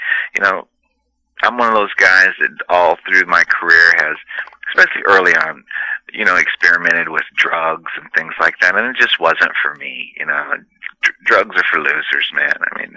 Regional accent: Stuttgart, Baden-Württemberg, Germany; You know, I grew up in Europe because my stepfather was in the service. So I spent a lot of time in Germany, in Stuttgart, Germany. I lived there for 10 years.

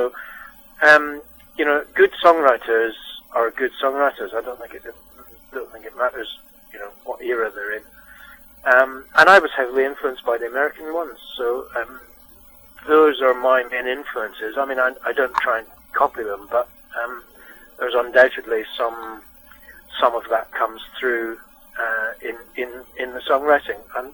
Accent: Scotland, United Kingdom; now in London, United Kingdom; I'm based in London now. I grew up in Scotland

